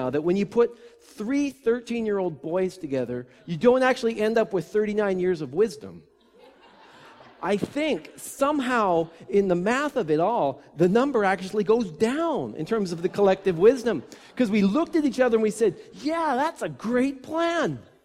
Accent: Nelson, British Columbia, Canada; I grew up in Nelson, British Columbia, and the main city would be on the right-hand side. You can't see it, but our house was on the left-hand side, on the north shore of Nelson.

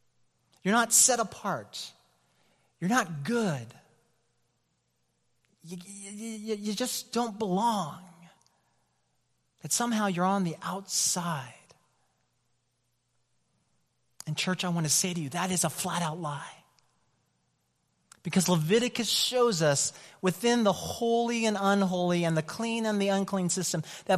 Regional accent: Oakland, California, United States; Maxwell Park is the district that the neighborhood that I grew up in East Oakland.

